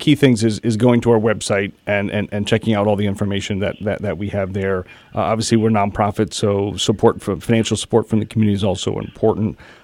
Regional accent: Pennsylvania, United States; I grew up here in the Lehigh Valley and was very fortunate to have grandparents and parents that understood and appreciated nature.

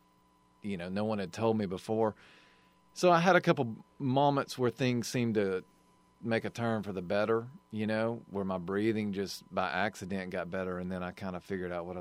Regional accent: Arkansas, United States; I'm from Arkansas

